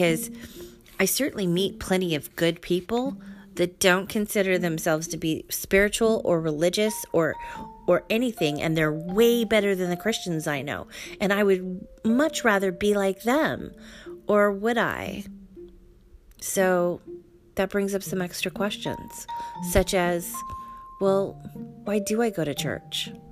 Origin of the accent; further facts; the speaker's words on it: Idaho, United States; I grew up in Idaho where there was a ton of Mormons.